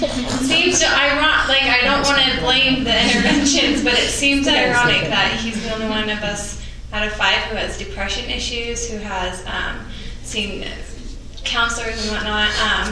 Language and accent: English; California, United States; like I said, I was raised in Northern California.